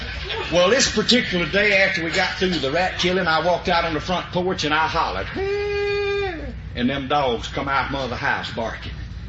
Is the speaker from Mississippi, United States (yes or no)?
yes; Liberty, Mississippi, United States; First of all, I want you to know that I come from Route 4, Liberty, Mississippi. Now, that's 12 miles west of Macomb, Mississippi, 65 miles due northeast of Baton Rouge, Louisiana